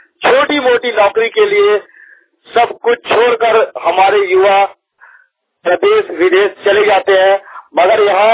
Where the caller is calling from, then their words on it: Daru, Jharkhand, India; Mobile वाणी दारू प्रखंड से।